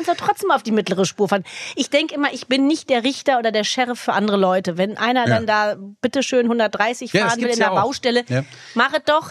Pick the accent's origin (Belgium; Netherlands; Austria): Netherlands; German is a second language; Als Holländer, wird er ja zuerst geblitzt.